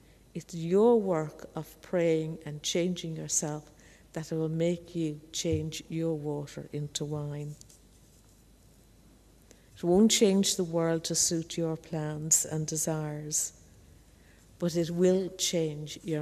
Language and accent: English; Ireland; And I think as an Irish person, listening to the ancestors is really sings to me.